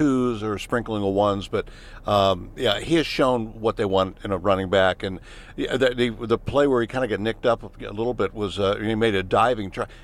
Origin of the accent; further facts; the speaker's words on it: Pennsylvania, United States; I was from the East Coast around Philadelphia